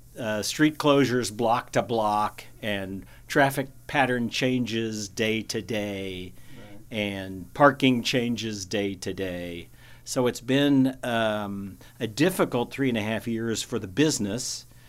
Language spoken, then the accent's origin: English; Evansville, Indiana, United States; Certainly in my lifetime, growing up in Evansville, those many years ago, downtown was the center of retail and banking and professional activity in the city at the time.